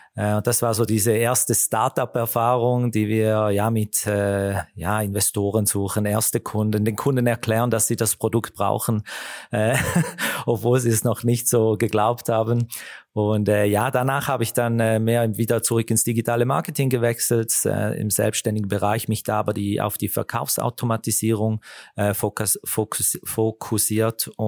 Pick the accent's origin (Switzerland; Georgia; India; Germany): Switzerland; Eastern Switzerland; Und ich komme hier aus der Ostschweiz, habe mich dann beworben und habe den Job bekommen